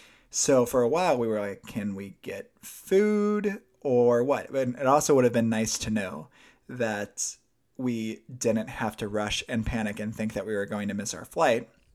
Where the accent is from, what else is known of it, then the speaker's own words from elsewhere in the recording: Indiana, United States; I'm originally from Indiana. I got as far north as Milwaukee.